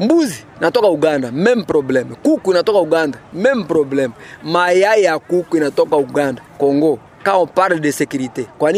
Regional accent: Tanzania; Mimi natoka mimi Tanzania.

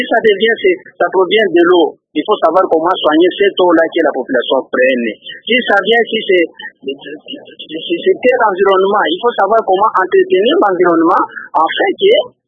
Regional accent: Lubumbashi, Haut-Katanga, DR Congo; Je peux vous donner l'exemple ici chez nous à Lubumbashi

